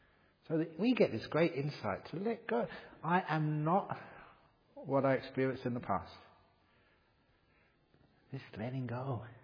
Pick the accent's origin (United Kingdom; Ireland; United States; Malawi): United Kingdom; London; born there; I was born in London. Am I English?